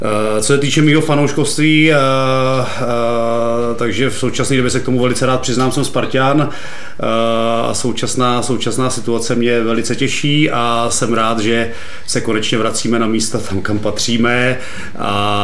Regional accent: Straky, Central Bohemian Region, Czechia; Původem jsem v podstatě ze Strak, jakoby, kde hrál táta můj.

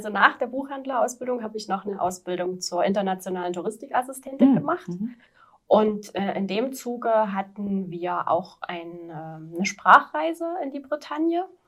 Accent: Delitzsch, Saxony, Germany; ich bin dann ziemlich früh ausgezogen zu Hause, mit 16 schon, und habe in Delitzsch.

